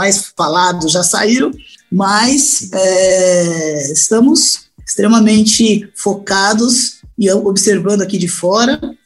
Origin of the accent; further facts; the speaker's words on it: São Paulo, Brazil; Nasci na Saúde, morei na Vila Mariana até um aninho. Depois eu fui para Tapicirica da Serra, fiquei até os 8. Depois dos 8 aos 10, depois até os 8, dos 8 aos 10 no Tabuão. Depois dos 10 aos 13 no Campo Limpo, né? Campo Limpo ali perto do Tabuão, né? Depois fiquei em Pinheiros